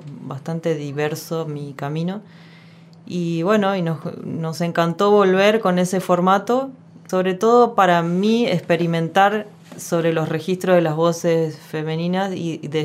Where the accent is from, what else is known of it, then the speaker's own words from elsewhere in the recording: Neuquén, Argentina; mi familia entrerriana, que se fue a vivir a Neuquén. Yo soy neuquina, nacida ahí.